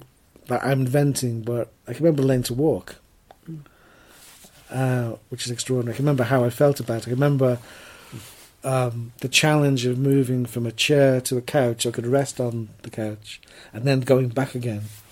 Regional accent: Liverpool, North West England, United Kingdom; now in Kent, United Kingdom; I'm 62. I was born in the 50s. And so I grew up in Liverpool in the 60s, 70s, early 80s. And it was a very deprived city then, at that time.

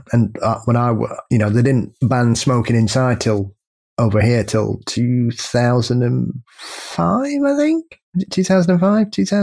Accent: United Kingdom; being British is one of those great pieces of fortitude that we have

